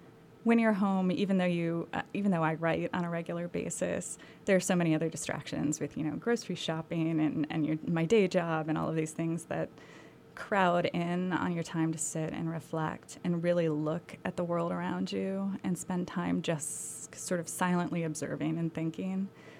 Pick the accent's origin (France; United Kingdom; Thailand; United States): United States; Rust Belt; I grew up in the Rust Belt